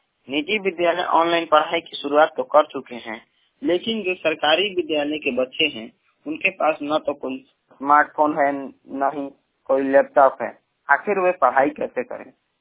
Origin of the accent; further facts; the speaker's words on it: Rohtas, Bihar, India; लगभग 4.5 लाख छात्र पढ़ाई करते हैं हमारे जिले रोहतास में